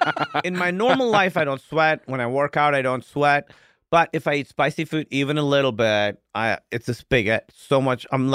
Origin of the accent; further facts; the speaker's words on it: Pakistan; Yeah, so, you know, I grew up in Pakistan. Our food is pretty spicy.